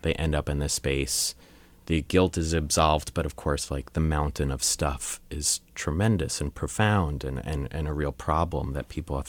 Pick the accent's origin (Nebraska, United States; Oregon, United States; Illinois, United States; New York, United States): New York, United States; I grew up in Long Island, New York